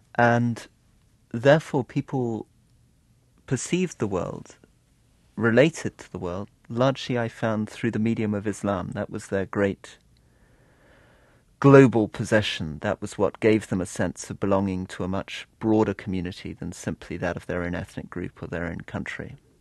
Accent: United Kingdom; As a British diplomat, I think we suffer enormously in our attempts to engage with the rest of the world

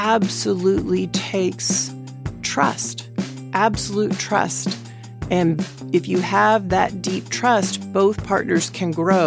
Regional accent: Dallas, Texas, United States; I grew up in Dallas, Texas.

